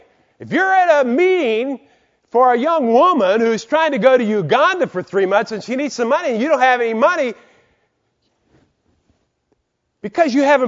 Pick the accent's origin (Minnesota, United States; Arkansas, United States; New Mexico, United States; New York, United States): Minnesota, United States; Albert Lea; I mean, I'm from Albert Lea, Minnesota, and I was up there within the last year speaking